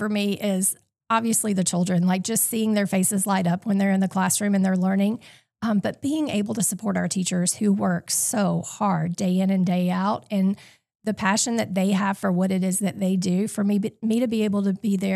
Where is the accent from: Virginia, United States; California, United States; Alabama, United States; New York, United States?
Alabama, United States; Alexander City; moved away as an adult; also born or lived in Georgia; I grew up in Alexander City, graduated from Benjamin Russell, and then headed off to Auburn